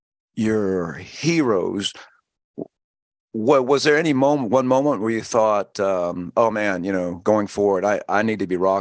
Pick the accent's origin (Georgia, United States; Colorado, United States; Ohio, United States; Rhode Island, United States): Georgia, United States; Well, you see, I'm from Georgia.